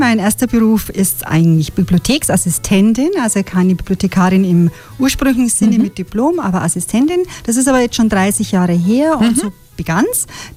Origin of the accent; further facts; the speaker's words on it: Nuremberg, Bavaria, Germany; also born or lived in Fürth; Ja, und in Nürnberg aufgewachsen, ja.